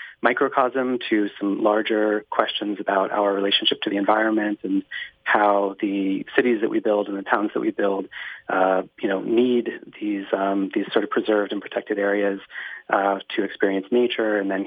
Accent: Brooklyn, New York, United States; I think I come from Brooklyn, New York, and I've been working on waterways with my collective Marley Barum for about the past 10 years.

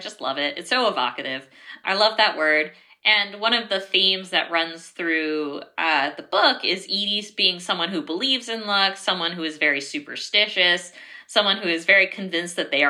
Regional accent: Maui, Hawaii, United States; moved away as an adult; I was born on Maui and then moved to the mainland for college, and I've kind of been here since then. And so I think a lot of it was missing home.

